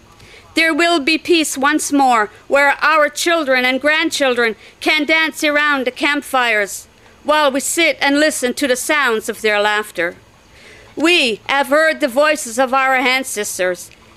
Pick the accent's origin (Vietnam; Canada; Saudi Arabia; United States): Canada; Atlantic Canada; I come from the Mi'kmaq Nation and I'm of the Bear Clan.